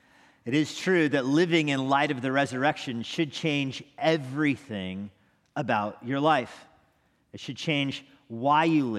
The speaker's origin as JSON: {"language": "English", "country": "United States", "said": "I thought, I'm an American. I should go to church at least once in my life."}